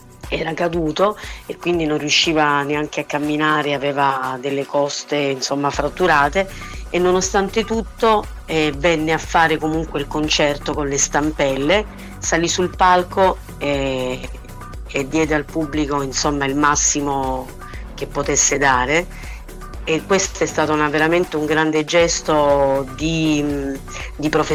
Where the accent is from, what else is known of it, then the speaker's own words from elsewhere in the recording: Barcellona Pozzo di Gotto, Sicily, Italy; quella appunto del mio paese di Barcellona, il mio paese di origine, dove tuttora insomma lavoro